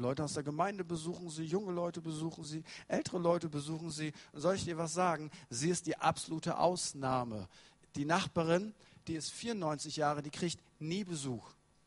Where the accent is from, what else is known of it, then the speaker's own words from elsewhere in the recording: Lower Saxony, Germany; Ich bin Ostfriese. Das ist egal, wo ich bin in Deutschland. Leute machen sich darüber lustig, weil ich Ostfriese bin.